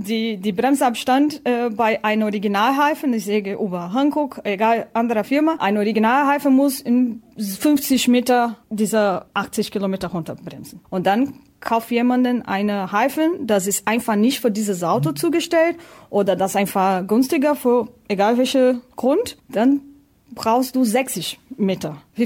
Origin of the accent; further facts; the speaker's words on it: Brazil; also born or lived in Hannover; now in Germany; Ich komme aus Brasilien, wie du weißt